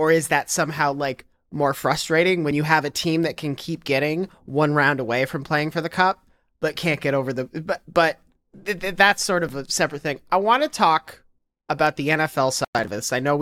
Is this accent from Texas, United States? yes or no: no; Tampa, Florida, United States; I'm going to start because I'm from Tampa